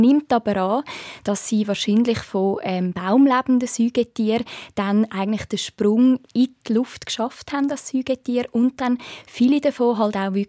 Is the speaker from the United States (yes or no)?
no; Switzerland; Es gibt aber ein paar Arten bei uns in der Schweiz, die Haufisennase, die können die Rufe aussenden, auch über die Nase.